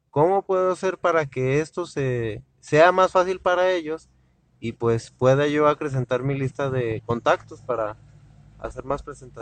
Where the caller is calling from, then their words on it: Zacatecas, Mexico; de Zacatecas, te mando un saludo